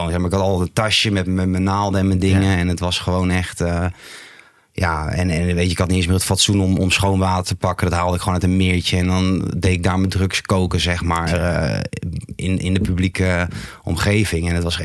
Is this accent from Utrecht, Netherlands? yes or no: yes; Amersfoort, Utrecht, Netherlands; er was echt geen één hotel of B&B meer in Amersfoort waar ik vandaan kom, die mij nog accepteerde.